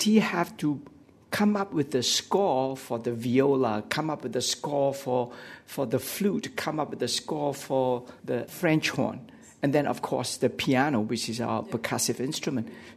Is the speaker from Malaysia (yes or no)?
yes; Malaysia; We are from Malaysia. Only one person has gone to space in Malaysia.